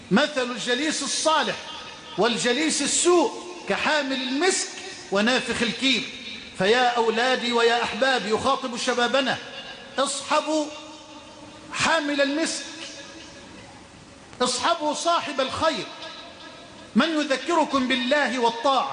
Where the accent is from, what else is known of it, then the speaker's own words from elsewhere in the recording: Egypt; اللهم اجعل بلدنا مصر أمنا أمانا سخاء رخاء